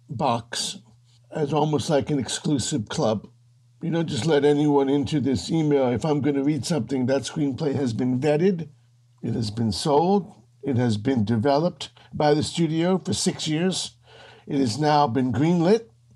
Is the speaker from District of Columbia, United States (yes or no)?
yes; Washington, District of Columbia, United States; I grew up in Washington, D.C.